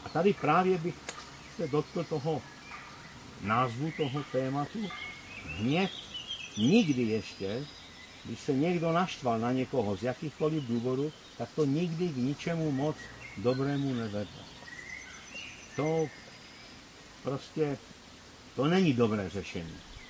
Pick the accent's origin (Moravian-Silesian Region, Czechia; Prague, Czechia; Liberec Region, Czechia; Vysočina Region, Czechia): Moravian-Silesian Region, Czechia; Ostrava; tak už jsem vyrůstal v Ostravě, nebo tam jsem se i narodil